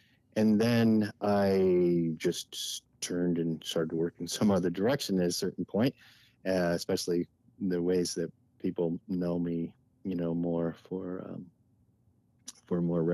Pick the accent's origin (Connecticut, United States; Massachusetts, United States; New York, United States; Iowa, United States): Connecticut, United States; When I first moved to California, I grew up on the East Coast, Connecticut, and I thought the whole of California was just like Venice Beach.